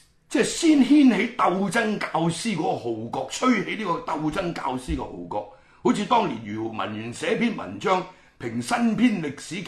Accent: Hong Kong; 即係我哋每一個所謂即係香港作為中國人嗰啲人

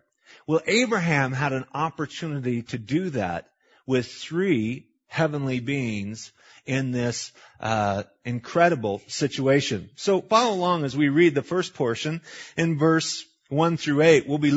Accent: Idaho, United States; You couldn't, but we had all these rules, which we grew up in Idaho

